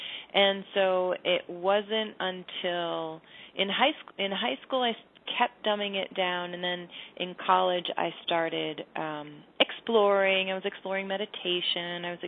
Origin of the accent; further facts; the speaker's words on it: Michigan, United States; I grew up in Michigan. There was no one talking about that stuff.